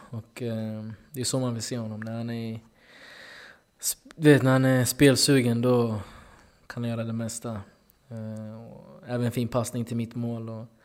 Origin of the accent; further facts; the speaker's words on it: Norrköping, Östergötland, Sweden; also born or lived in Netherlands; Och eftersom jag är från Norrköping.